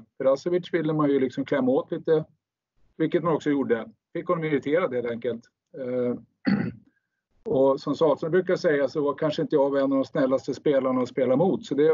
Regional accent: Sweden; eftersom han är superstjärna och jag var någon svensk

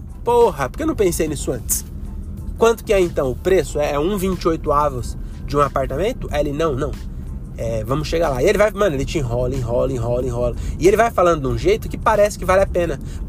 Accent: Francisco Morato, São Paulo, Brazil; Tá achando que eu nasci ontem? Sou de Morato

